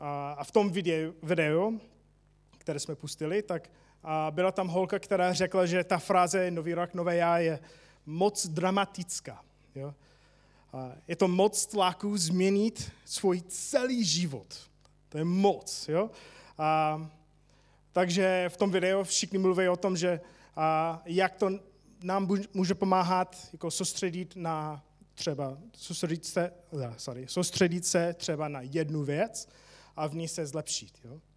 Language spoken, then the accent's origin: Czech; United States; Czech is a second language; Já jsem Američan, ale jak slyšíte, mluvím česky, ale občas říkám jako věci divně